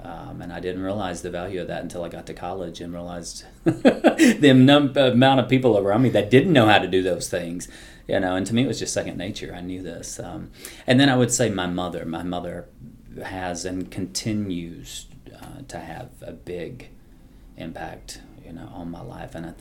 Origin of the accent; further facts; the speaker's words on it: Rogersville, Tennessee, United States; born there; I was born in Rogersville, Tennessee. It's a very small rural town in eastern Tennessee. The population is 2,000 people.